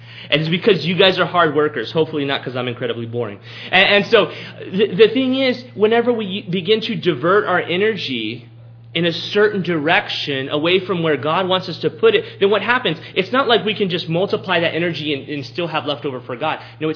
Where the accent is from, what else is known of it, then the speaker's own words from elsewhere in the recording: Texas, United States; You know, growing up in South Texas, from time to time we'd go to the beach